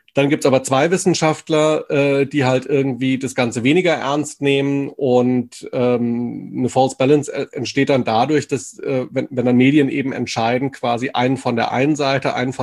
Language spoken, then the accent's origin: German; Wetzlar, Hesse, Germany; also ich komme ja ursprünglich aus Wetzlar, aus Mittelhessen